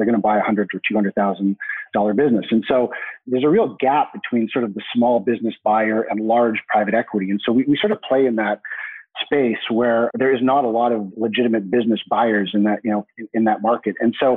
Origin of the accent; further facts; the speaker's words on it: Canada; So I'm Canadian by nationality, so that I sort of identify as a bit of a global citizen. So I sort of split time between homes in Vancouver, BC, and London, England.